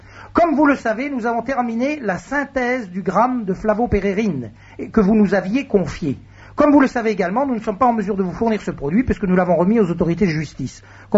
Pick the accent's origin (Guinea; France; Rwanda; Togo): France